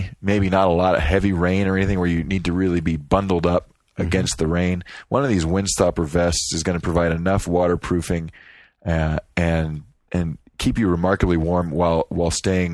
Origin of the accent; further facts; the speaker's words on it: Miami, Florida, United States; Well, growing up in Miami, mm-hmm. and having that yellow raincoat, that rubberized stuff